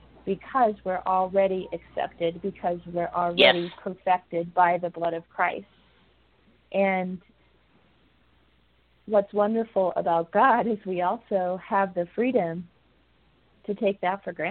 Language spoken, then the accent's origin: English; United States; Being an American in Afghanistan